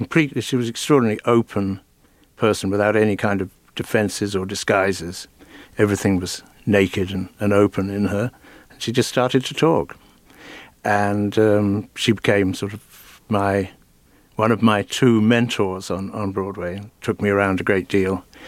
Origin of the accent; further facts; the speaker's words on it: Ireland; also born or lived in London; now in United States; Well, I came to America in 75, and I grew up in Ireland, and I then went to London in the what's now known as the swinging 60s